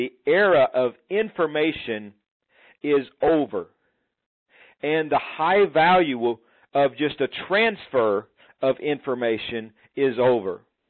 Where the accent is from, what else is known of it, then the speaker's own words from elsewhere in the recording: Mississippi, United States; as many of you are aware, I grew up in Mississippi, and so, you know, there's a lot of country people in Mississippi.